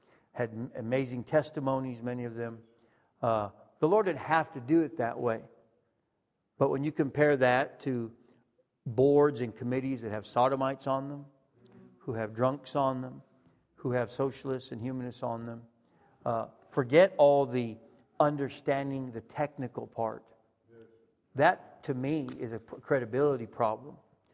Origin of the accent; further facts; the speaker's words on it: Los Angeles, California, United States; We're originally from California. I'm from Los Angeles area. And my wife is from up in the Bay Area. Now there. And I grew up there.